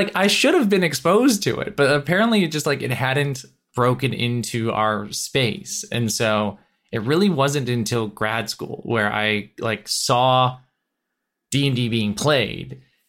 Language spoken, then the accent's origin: English; Illinois, United States; we did that little microcosm on our own growing up in the Chicago suburbs.